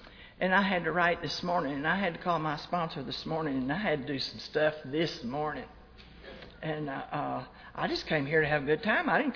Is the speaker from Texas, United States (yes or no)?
yes; Lubbock, Texas, United States; I am from Lubbock, Texas, and Lubbock, Texas is just as flat as a flitter.